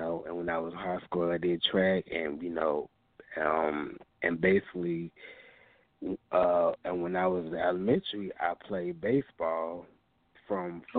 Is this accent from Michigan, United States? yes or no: no; Atlanta, Georgia, United States; I'm from Atlanta, Georgia, and I was raised and born in Atlanta, Georgia. And I was born at Georgia Baptist Hospital in downtown Atlanta.